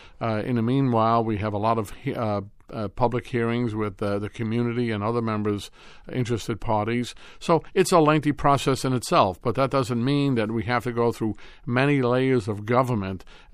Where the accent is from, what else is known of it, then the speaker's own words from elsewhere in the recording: Brooklyn, New York, United States; I grew up in Park Slope, Brooklyn.